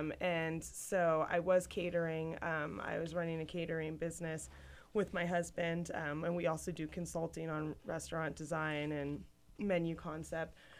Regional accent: New York, United States; now in Utah, United States; I'm originally from New York, and then I went to college in California.

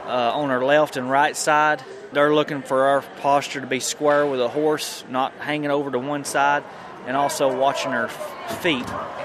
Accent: Leesville, Louisiana, United States; I'm from Leesville, Louisiana. I'm 29 years old, and I'm a professional bareback rider.

